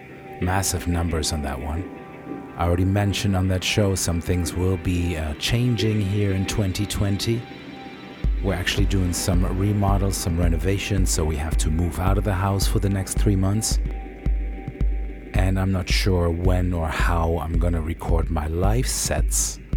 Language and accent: English; Germany; visiting my hometown in Germany